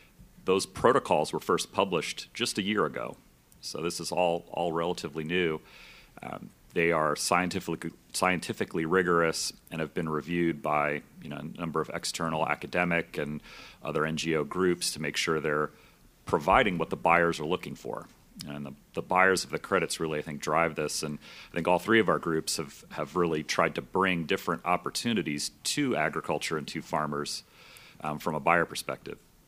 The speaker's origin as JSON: {"language": "English", "town": "Champaign", "region": "Illinois", "country": "United States", "said": "I'm from Champaign, Illinois, and I'm in the heart of corn-soybean agriculture"}